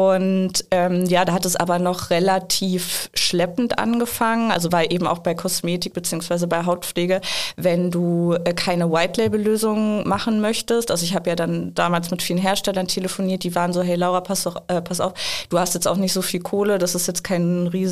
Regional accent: Thuringia, Germany; ich bin in Thüringen auf dem Bauernhof aufgewachsen

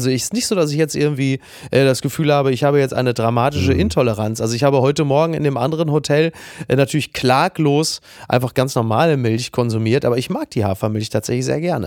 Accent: Castrop-Rauxel, North Rhine-Westphalia, Germany; Aber der einarmige Bandit, in meiner Heimatstadt Castrop-Rauxel gab es in den 80er Jahren

